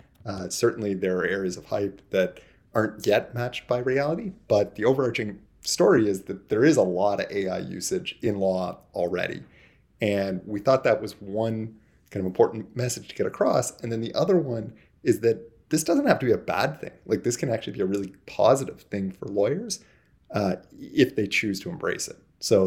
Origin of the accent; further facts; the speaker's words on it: Toronto, Ontario, Canada; I'm from Toronto, and the vast bulk of our people are here